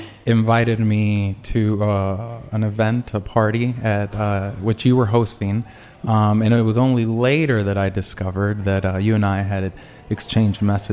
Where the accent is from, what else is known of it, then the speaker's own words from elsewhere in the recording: Tijuana, Baja California, Mexico; also born or lived in San Diego, United States; I was born in San Diego, but we lived in Tijuana, Mexico. And while a U.S. citizen, culturally fully Mexican